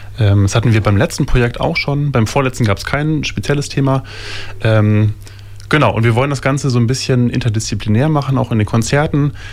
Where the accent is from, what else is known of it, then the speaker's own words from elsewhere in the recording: Osnabrück, Lower Saxony, Germany; also born or lived in Rostock; Und ich komme aber ursprünglich aus Osnabrück und wollte das ganz gerne mal in meiner alten Heimatstadt genauso machen.